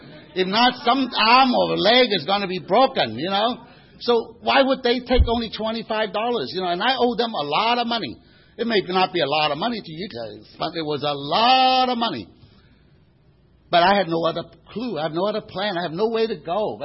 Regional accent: Macau; English is a second language; now in United States; I have to tell you that I'm not really from Santa Rosa or Santa Ana. I am really from China. I was born in this place called Macau, which is about 30 miles east of Hong Kong, and today it's part of China.

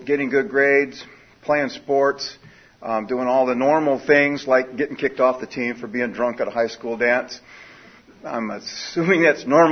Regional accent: San Diego, California, United States; I am an alcoholic. I was born and raised in San Diego.

